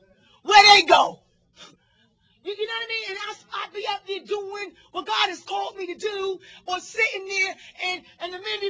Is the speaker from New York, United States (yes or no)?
yes; Brooklyn, New York, United States; And I came from Brooklyn, hustler, thought I had, you know, even I was at my bottom